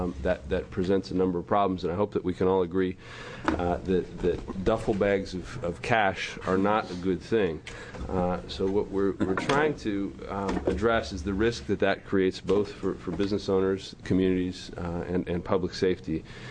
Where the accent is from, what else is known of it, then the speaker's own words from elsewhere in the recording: Beaverton, Oregon, United States; from Beaverton.